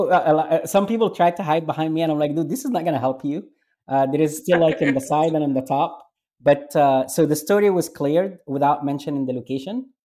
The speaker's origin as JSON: {"language": "English", "town": "Alexandria", "region": "Alexandria Governorate", "country": "Egypt", "tie": "born or raised there", "said": "Yeah, and I did mention that a lot in the book, as growing up in Alexandria was very unique because you have the Greeks honestly were the most expats were living there, were the Greeks."}